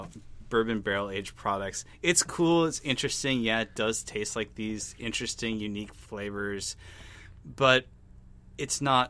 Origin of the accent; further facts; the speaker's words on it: Sheboygan, Wisconsin, United States; I'm in Wisconsin. I grew up in Sheboygan.